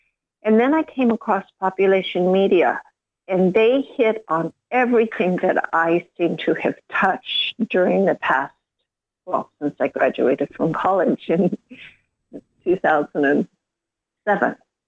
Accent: California, United States; I was written up in the Los Angeles Times, because as you mentioned, I am from California.

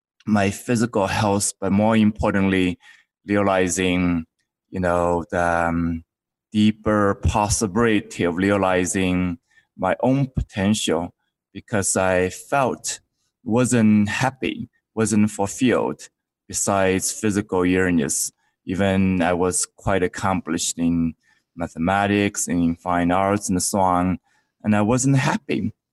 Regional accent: China; I grew up in China in a small village

